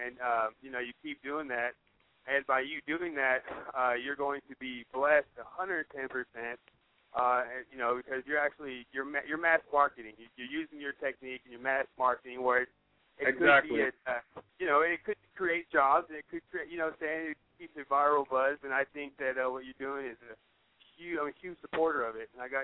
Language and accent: English; Austin, Texas, United States; But you know, I'm from Austin myself. You know, I'm from Austin.